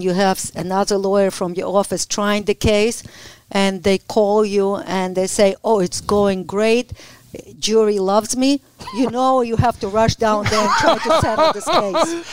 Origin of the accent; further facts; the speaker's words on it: Ukraine; English is a second language; moved away as an adult; I came from Ukraine, didn't speak a word of English.